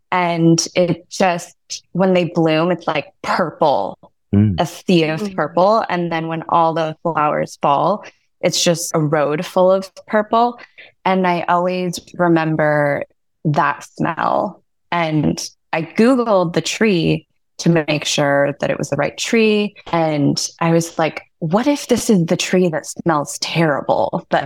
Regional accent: Hawaii, United States; also born or lived in Philippines; So I was born in Hawaii, and then we moved to the Philippines, where my mom is from. And then we had 1 year in Anaheim, where my grandparents live

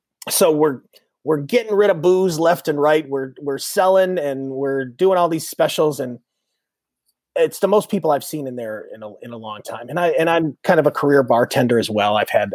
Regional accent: Detroit, Michigan, United States; So yeah, we have Chicago family that I grew up in Detroit, but most of my dad's side of the family's from Chicago.

